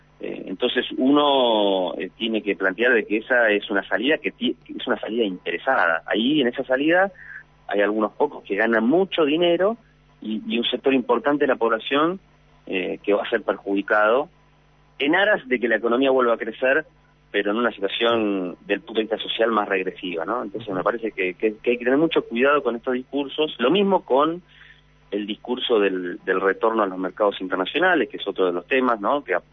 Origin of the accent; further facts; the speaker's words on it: Argentina; Yo creo que eso, como argentinos, como pueblo argentino, a 10 años, como vos decís, de haber derrotado el ALCA